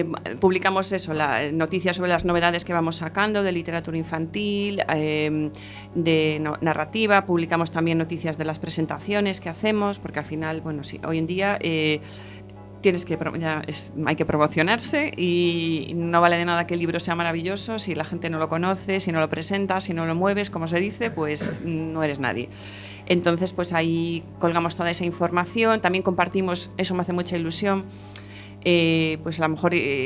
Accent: A Coruña, Galicia, Spain; also born or lived in Bilbao; Nosotros vivíamos en Bilbao, yo de hecho nací en Bilbao, aunque soy coruñesa, porque solo viví allí 3 años y yo no, eso, no, quiero decir, no tengo ninguna vinculación con Bilbao.

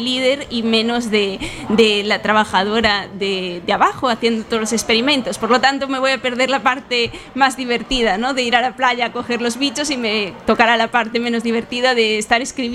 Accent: Viveiro, Galicia, Spain; Yo me crié en Viveiro, que es un pueblo en la Mariña Lucense

